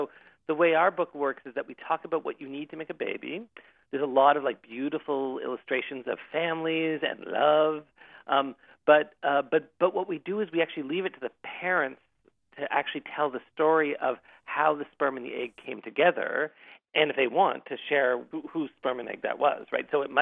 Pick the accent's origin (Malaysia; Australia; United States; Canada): Canada; and I grew up in Canada.